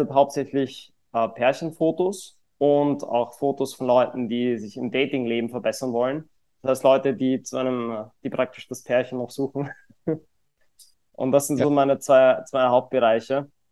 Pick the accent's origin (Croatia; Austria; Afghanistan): Austria; Vienna; ich bin 29 Jahre alt, ich komme aus Österreich, aus Wien.